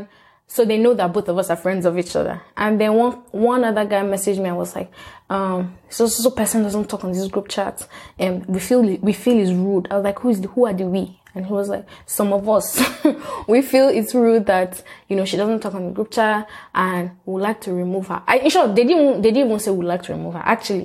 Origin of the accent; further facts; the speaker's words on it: Port Harcourt, Rivers, Nigeria; I grew up in Port Harcourt River State, Nigeria.